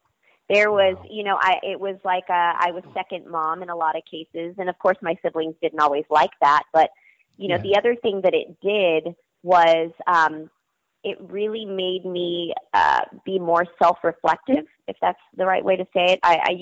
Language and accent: English; Fremont, California, United States; So shout out to Fremont, California, a town in the East Bay, I guess in Northern California, right? So you've got the Bay Area. Fremont is it was a really awesome and diverse place to grow up.